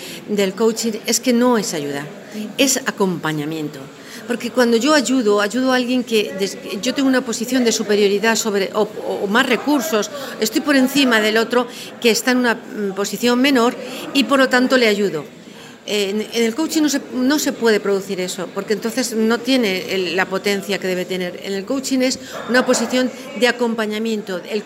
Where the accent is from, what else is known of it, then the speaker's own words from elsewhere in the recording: Madrid, Community of Madrid, Spain; Soy española, soy de Madrid y soy una psicóloga doctorada en psicología organizacional